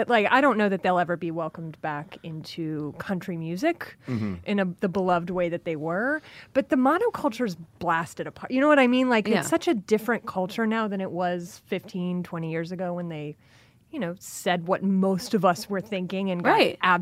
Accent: Fort Worth, Texas, United States; Fort Worth, Texas.

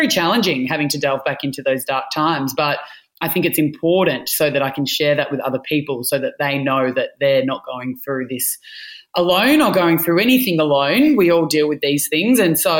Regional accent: Melbourne, Victoria, Australia; also born or lived in Adelaide / Sydney; I grew up in Melbourne

